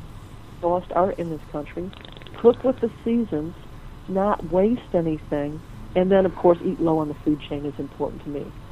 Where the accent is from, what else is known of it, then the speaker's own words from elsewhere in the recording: Michigan, United States; I grew up in Michigan, where we ate a lot of cabbage, but we didn't eat collards or kale.